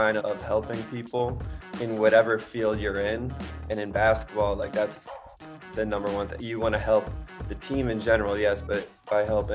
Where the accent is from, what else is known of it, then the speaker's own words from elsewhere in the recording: Philadelphia, Pennsylvania, United States; hey, I'm from the Philly area. I can bring people from Philly, New Jersey down to Randolph-Macon